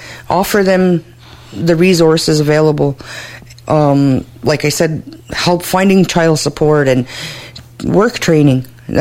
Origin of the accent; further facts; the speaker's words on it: Kahnawake, Quebec, Canada; We're all Gnyatgehaga from Gahnawage, and we need to work together. We all live here.